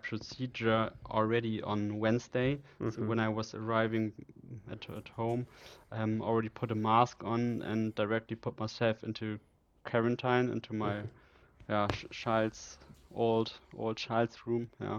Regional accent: Bremen, Germany; English is a second language; so when with friends from Bremen, from my hometown, and when we arrived in Bremen

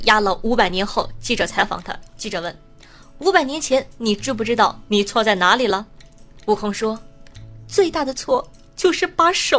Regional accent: Dalian, Liaoning, China; 6月11号呢大连两名女子，就是我老家，

